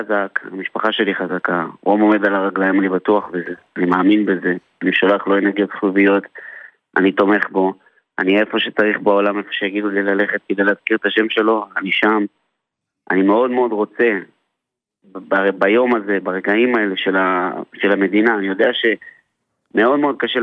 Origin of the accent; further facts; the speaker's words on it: Jerusalem, Jerusalem District, Israel; קודם כל אנחנו ירושלמים.